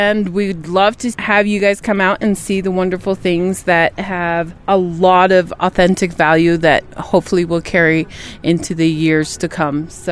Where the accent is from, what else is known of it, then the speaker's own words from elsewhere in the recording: United States; now in New Mexico, United States; We are from the Northern Navajo Reservation, but we live and reside in New Mexico.